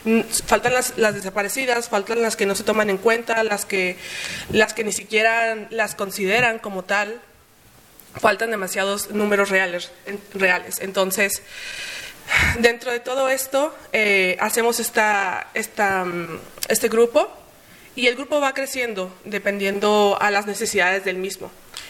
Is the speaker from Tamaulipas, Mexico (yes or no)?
no; Ciudad Juárez, Chihuahua, Mexico; moved away; yo soy juarense, yo vengo de Ciudad Juárez. Me vengo para acá en el 2020, y en el 2020, no, perdón, en el 2018.